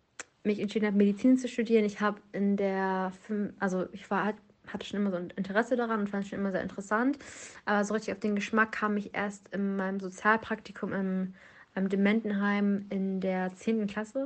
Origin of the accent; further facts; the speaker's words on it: Hamburg, Germany; Ich bin 21 Jahre alt und ich komme aus Hamburg und habe hier auch mein Abitur gemacht.